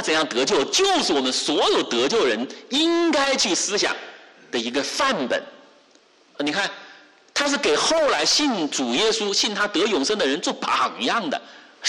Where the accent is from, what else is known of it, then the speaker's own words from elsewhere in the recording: China; 那么我也是从中国大陆来嘛